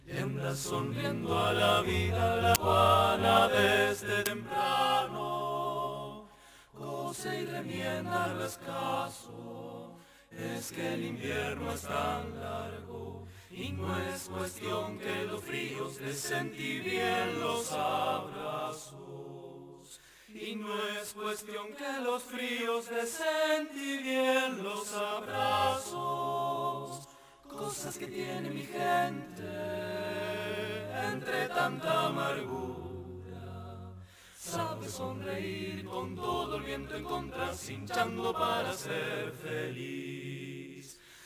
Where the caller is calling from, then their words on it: Florida, Buenos Aires Province, Argentina; de Florida, también pertenecía a un coro de estos que eran de la tarde de los colegios, de las escuelas, ahí en Saavedra